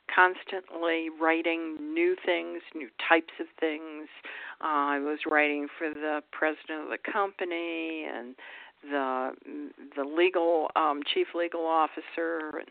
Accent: East Coast, United States; now in Texas, United States; You know, for this East Coast gal, I live 1 mile from the local rodeo.

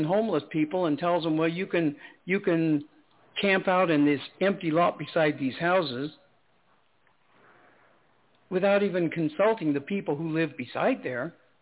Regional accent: Colorado, United States; I grew up in Colorado, so, you know, my dad taught me how to survive out in the middle of nowhere if I needed to.

